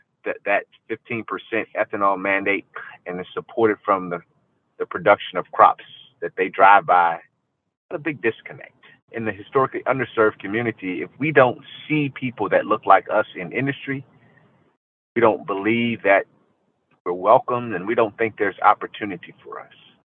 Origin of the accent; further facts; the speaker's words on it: Reedville, Virginia, United States; My hometown of Reedville, Virginia, is the last commercial fishing village on the whole East Coast between Florida and Maine.